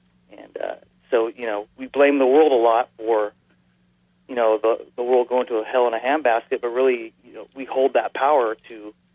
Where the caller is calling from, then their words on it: Turlock, California, United States; I'm calling from Turlock, California. It's up in the Central Valley, California.